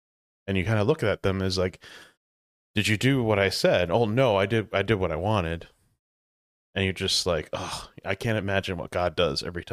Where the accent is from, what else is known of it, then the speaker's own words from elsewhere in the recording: Colorado, United States; now in Georgia, United States; Guys, I had to leave my home state that I love very much, Colorado, because I did it in obedience.